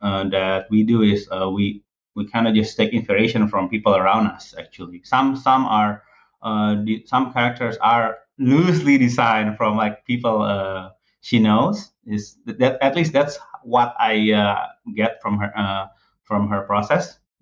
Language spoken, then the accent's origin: English; Indonesia; me growing up in Indonesia